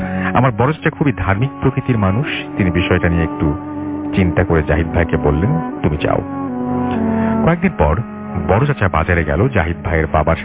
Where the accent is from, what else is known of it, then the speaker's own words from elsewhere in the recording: Khulna Division, Bangladesh; আমার গ্রামের বাড়ি চুয়াডাঙ্গা জেলার একটি গ্রামে।